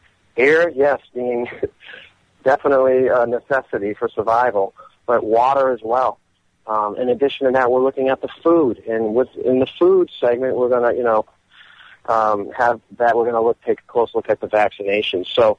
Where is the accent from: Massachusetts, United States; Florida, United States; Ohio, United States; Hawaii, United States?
Massachusetts, United States; Boston; I'm from Boston, so, you know, winter is pretty chilly.